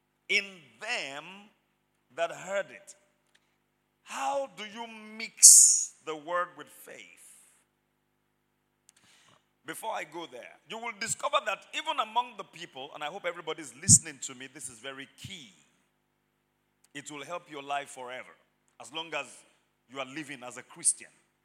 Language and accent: English; Mokola, Oyo, Nigeria; When I was growing up in Mokola, each family in our house had a drum, at least one.